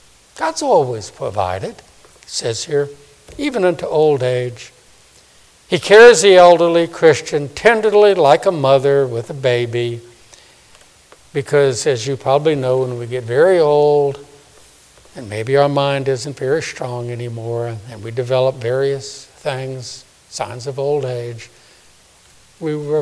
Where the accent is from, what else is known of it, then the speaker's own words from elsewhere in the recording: New Orleans, Louisiana, United States; 40 years ago when I knew a couple back in my hometown in New Orleans.